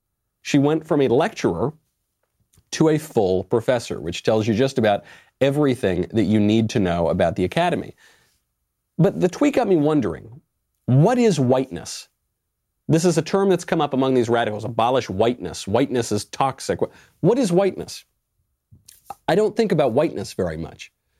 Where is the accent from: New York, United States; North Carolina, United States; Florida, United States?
New York, United States; now in Los Angeles, United States; I think that I'm a New Yorker. I was born in New York. Well, I live in Los Angeles now. I'm an American.